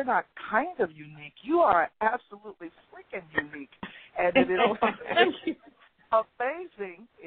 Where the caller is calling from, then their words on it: Vancouver, Washington, United States; I'm calling from Vancouver, Washington.